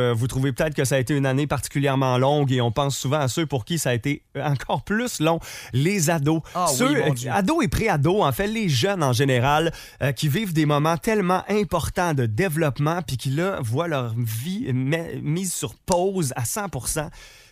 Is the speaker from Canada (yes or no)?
yes; Quebec, Canada; On a la chance d'avoir, oui, plusieurs cabanes à sucre chez nous en Estrie, mais c'est pas ici qu'on en répertorie le plus au Québec